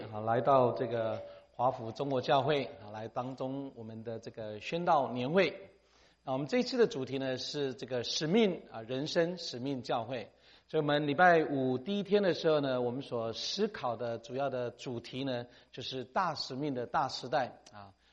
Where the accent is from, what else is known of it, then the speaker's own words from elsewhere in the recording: Taiwan; moved away as an adult; now in United States; 我们不是在基督徒家庭长大哈。那我自己呢，实际上是1990年哈，从台湾哈来到美国这边念书哈。